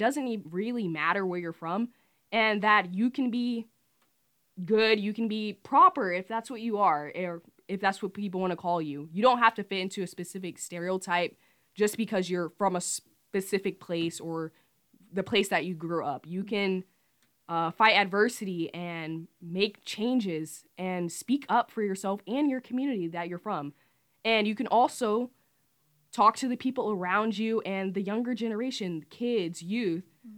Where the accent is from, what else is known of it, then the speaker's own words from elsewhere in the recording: Rock Island, Illinois, United States; Hey, I'm from Rock Island.